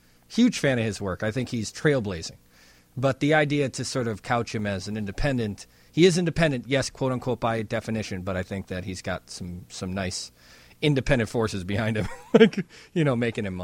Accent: Chicago, Illinois, United States; And I was very proud as a fan and as a Chicagoan to watch him break through like that.

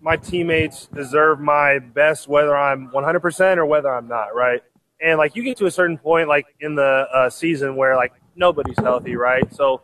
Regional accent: Bakersfield, California, United States; So it's funny because me and him are actually from the same town. So we're from Bakersfield.

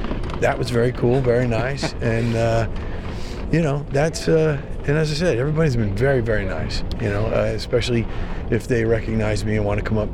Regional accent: New Jersey, United States; accent: New Jersey; I got to get rid of my New Jersey accent.

